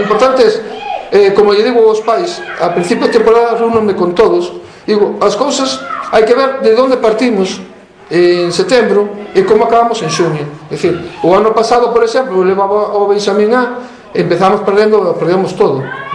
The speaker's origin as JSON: {"language": "Galician", "town": "Sada", "region": "Galicia", "country": "Spain", "said": "non son de Mera, que sou de Sada, estou aquí, e levo aquí 7 anos."}